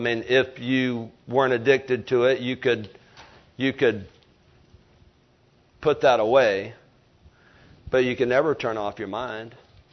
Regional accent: Alabama, United States; I did tell you I'm from Lower Alabama, right? Barely got out of high school, L.A., Lower Alabama.

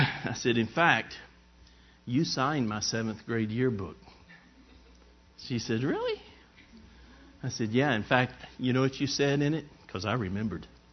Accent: Chattanooga, Tennessee, United States; We grew up in Chattanooga, Tennessee, beautiful lake there in the area

